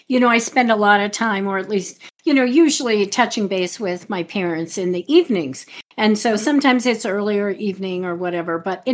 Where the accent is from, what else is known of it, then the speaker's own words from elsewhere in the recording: Denver, Colorado, United States; And I think because we're from Denver, it just feels really good to be sitting there and watching and they get rained out sometimes